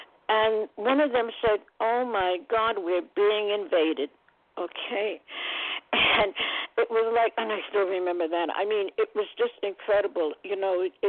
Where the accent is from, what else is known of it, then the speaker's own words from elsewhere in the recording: Brooklyn, New York, United States; I grew up in Ocean Hill in Brooklyn, and I never had a black teacher from first grade through high school